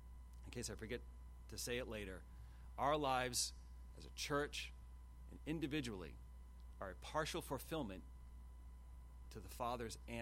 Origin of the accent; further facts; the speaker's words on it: Rhode Island, United States; I'm from Rhode Island. We can make one word out of a sentence.